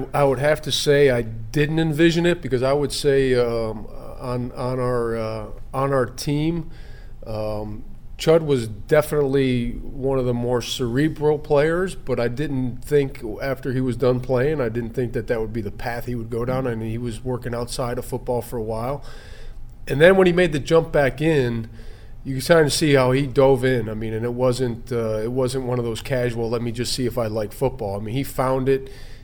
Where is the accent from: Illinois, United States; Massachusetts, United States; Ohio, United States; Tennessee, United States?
Illinois, United States; Chicago; Being born and raised in Chicago, there was a similar organization with the Bears.